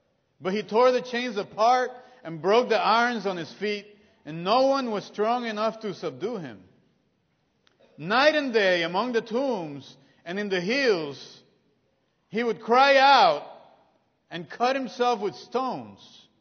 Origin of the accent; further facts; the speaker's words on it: Puerto Rico; I'm from Puerto Rico, and some of the best coffee grows there, which is good stuff.